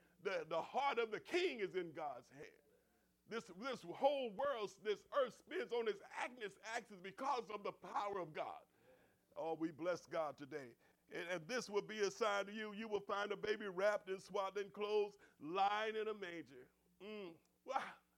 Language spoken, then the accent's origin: English; Okmulgee, Oklahoma, United States; I'm from Okmulgee, Oklahoma, and they didn't have street lights in the part of town where we live.